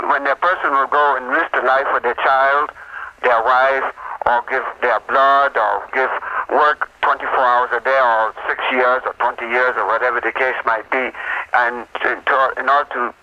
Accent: Ethiopia; Ethiopia.

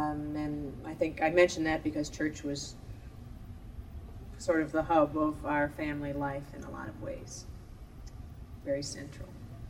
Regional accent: Cleveland, Ohio, United States; born there; I was born in 1954 in Cleveland, Ohio, where my parents still live.

